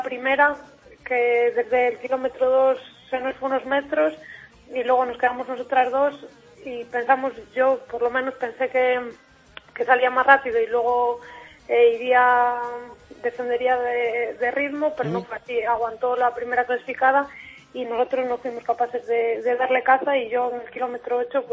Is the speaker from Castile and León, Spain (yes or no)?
yes; Castile and León, Spain; Me crié, digamos, en Cuatro Vientos y ahora pues resido en Fuentes Nuevas.